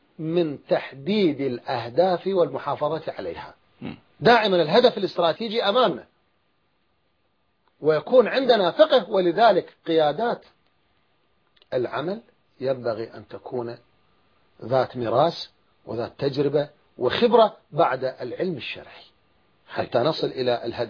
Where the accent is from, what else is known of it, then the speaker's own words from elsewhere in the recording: Iraq; أنا مثلا كعراقي، أنا مشكلتي الأكبر في العراق